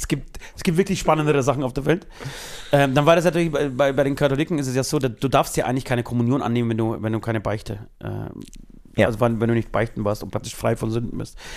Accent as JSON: {"language": "German", "country": "Poland", "tie": "born or raised there", "said": "ich bin in Polen aufgewachsen, Katholikenrate bei 99,99999%."}